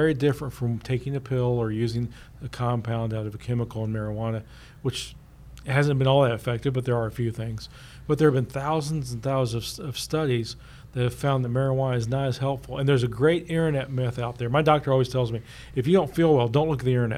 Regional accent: Paris, Illinois, United States; born there; rural Illinois, where I was born in Paris, Illinois.

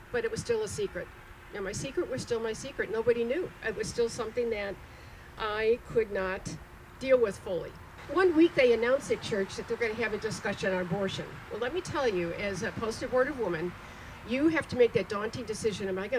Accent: Skokie, Illinois, United States; I'm a 50s baby. I grew up in Skokie. Was raised Catholic, grew up in a nice family, very respectful, church-going, went to all Catholic schools

